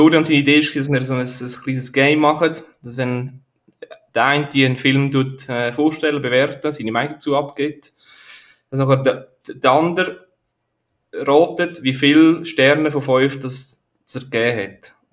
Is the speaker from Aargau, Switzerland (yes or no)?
yes; Aargau, Switzerland; Ja, ich komme aus dem Rüebliland, komme ich, zum Aargau.